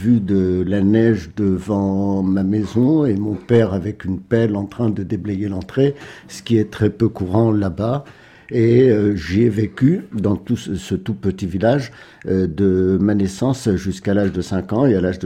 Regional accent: Tala, Kasserine Governorate, Tunisia; born there; Je suis né en Tunisie, mais je ne suis pas né à Tunis, je suis né à Tala, c'est une ville qui est près du Kef, qui est dans les montagnes en Tunisie, à la limite de la Tunisie avec la frontière avec l'Algérie.

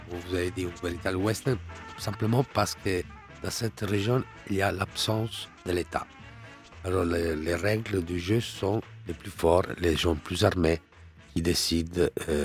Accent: Italy; Bon, oui, je suis italien.

